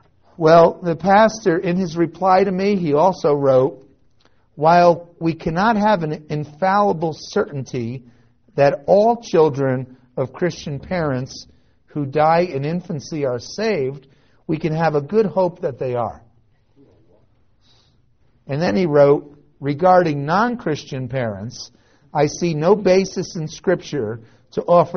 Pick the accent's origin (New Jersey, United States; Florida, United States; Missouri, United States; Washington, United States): New Jersey, United States; Well, I grew up in New Jersey among a particularly dark group of Calvinists.